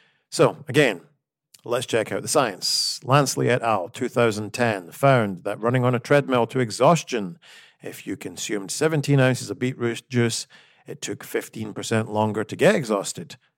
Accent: United Kingdom; I'm also British, and it's a well-known fact that many Americans cannot understand British humor because it's so dry.

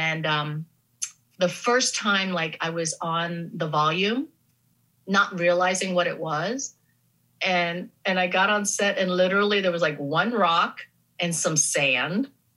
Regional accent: Pittsburgh, Pennsylvania, United States; yeah, I'm from Pittsburgh.

